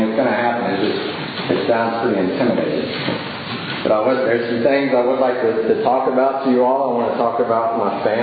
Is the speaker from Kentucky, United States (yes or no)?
yes; Kentucky, United States; We grew up in Kentucky, but we moved around some growing up.